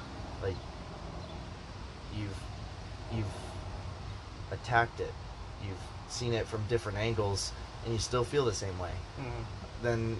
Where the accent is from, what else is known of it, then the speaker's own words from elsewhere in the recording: Tecumseh, Michigan, United States; I grew up in Tecumseh, Michigan, and I didn't have a lot of variety of people.